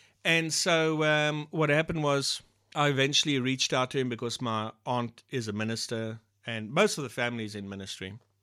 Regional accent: Lorraine, Eastern Cape, South Africa; And by the way, Shane and I grew up in Lorraine, and both of us had moved by this time.

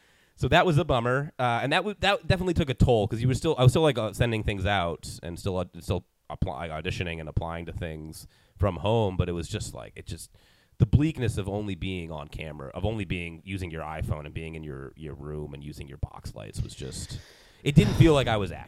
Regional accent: Massachusetts, United States; And then, so there's theater where I grew up in the Berkshires

